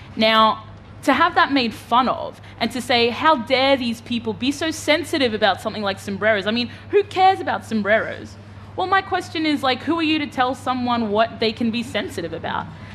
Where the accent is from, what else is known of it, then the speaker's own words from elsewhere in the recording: Australia; In the 20 years of my, you know, growing up in Australia.